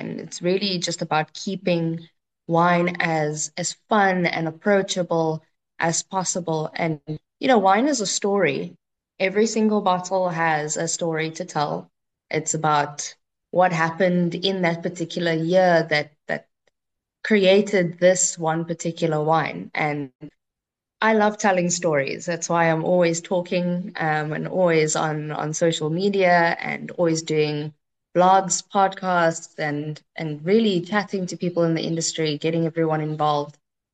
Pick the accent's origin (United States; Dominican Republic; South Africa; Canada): South Africa; South Africa has something special that the rest of the world really doesn't have. And our people, as a South African collective, we really do make the experience.